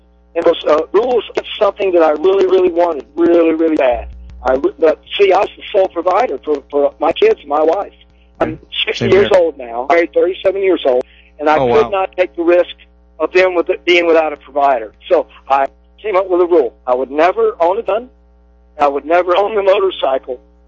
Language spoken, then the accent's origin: English; Miami, Florida, United States; born there; Remember, I'm the Miami guy. I was born in Miami.